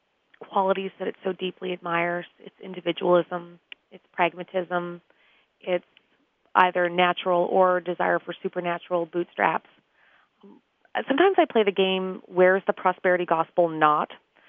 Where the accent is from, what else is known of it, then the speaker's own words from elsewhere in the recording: Canada; I'm Canadian.